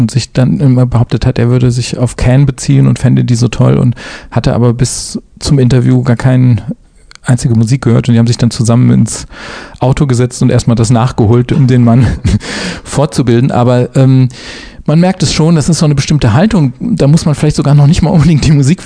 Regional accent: Iserlohn, North Rhine-Westphalia, Germany; Ich bin in Iserlohn im Sauerland aufgewachsen

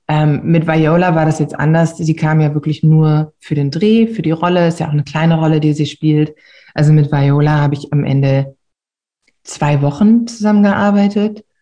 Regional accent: Braunschweig, Lower Saxony, Germany; Ich bin ja aufgewachsen in Mascherode und wir haben relativ viel Zeit im Wald verbracht

